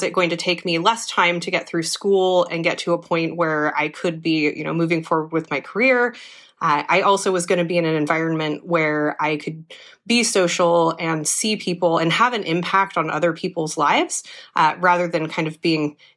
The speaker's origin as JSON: {"language": "English", "town": "Santa Rosa", "region": "California", "country": "United States", "tie": "born or raised there", "said": "I was born and raised here, so I've really enjoyed having a career in my hometown."}